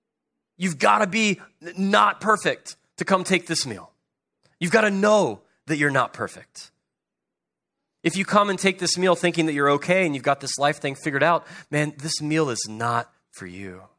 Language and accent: English; Arkansas, United States; also born or lived in Ohio; I was born and raised in Arkansas. Arkansas is home. I love Arkansas. I had to do some time in Ohio for a while.